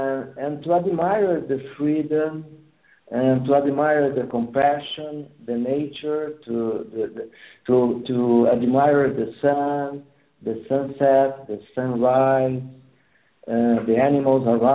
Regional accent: Brazil; first language Portuguese; English is a second language; I am a Brazilian, an Italian Brazilian. I speak Portuguese. My native language is Portuguese, and I don't have the pretension to be a native English speaker.

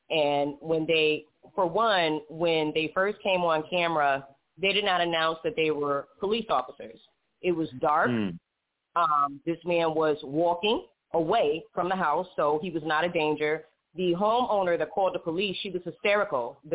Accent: KwaZulu-Natal, South Africa; I'm from Zulu country, all right?

